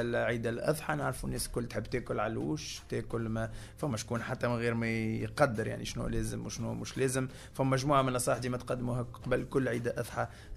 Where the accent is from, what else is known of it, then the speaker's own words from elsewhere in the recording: Tunisia; اليوم أنا تونسي في عادات وتقاليد